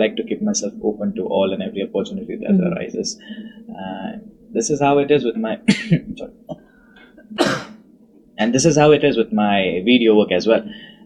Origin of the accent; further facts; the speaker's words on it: India; well, I'm from India.